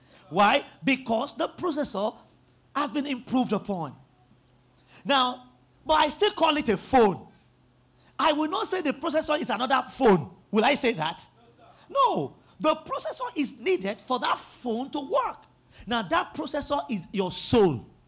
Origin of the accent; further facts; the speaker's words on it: Bariga, Lagos, Nigeria; I grew up in Bariga. And Bariga is full of, and not just Bariga, the central part. I grew up in the Ilaje part of Bariga. So it's like the ghetto, it's like the Ajegunle of Bariga.